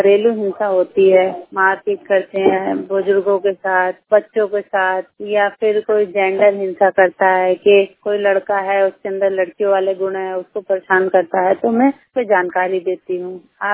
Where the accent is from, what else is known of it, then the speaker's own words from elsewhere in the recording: Majhaua, Uttar Pradesh, India; और मैं ग्राम मझौआ जिला बरेली की रहने वाली हूँ।